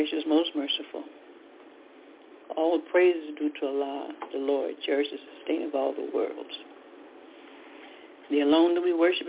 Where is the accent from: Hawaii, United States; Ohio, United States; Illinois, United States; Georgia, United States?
Georgia, United States; Decatur; and we're both from Decatur, Georgia.